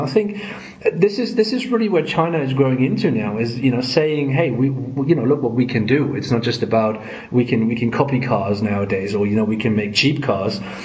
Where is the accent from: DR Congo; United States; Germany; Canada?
Germany; obviously I'm from Germany